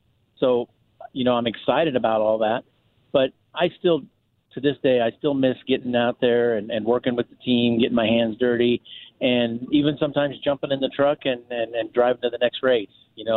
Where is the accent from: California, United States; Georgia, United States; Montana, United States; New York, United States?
California, United States; So, you know, I'm from California, and I'm not a 49ers fan.